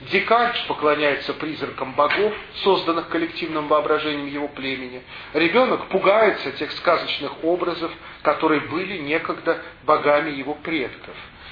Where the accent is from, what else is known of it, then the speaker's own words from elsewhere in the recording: Moscow, Russia; born there; я родился в Шалопутинском переулке на Таганке. Первые полтора года своей жизни провел возле птичьего рынка на Рогожской заставе, у Рогожской заставы.